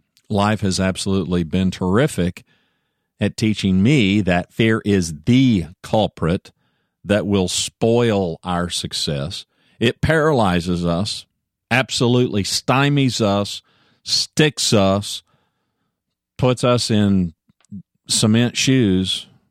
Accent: United States; I'm an American, for those of you that are in other places in the world. I'm an American.

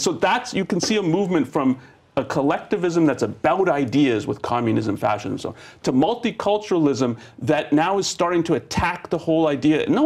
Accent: Canada; I'm from Canada and people don't even know about Canada.

